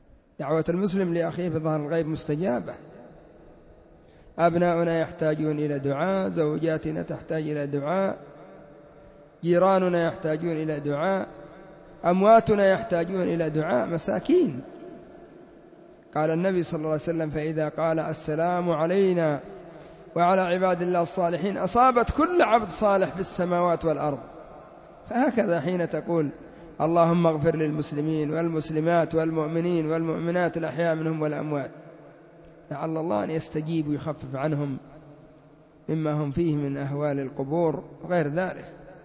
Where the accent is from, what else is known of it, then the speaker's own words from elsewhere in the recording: Yemen; وهكذا إخواننا الذين في خارج اليمن هم أخوة لنا، إنما اقتربوا في غير بلدنا